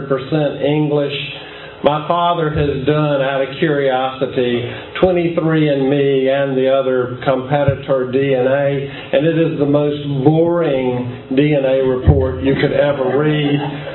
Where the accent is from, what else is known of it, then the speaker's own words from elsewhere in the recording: Southern United States, United States; I am a Southerner, which means that I am obliged, even though you hadn't asked, to tell you who I am.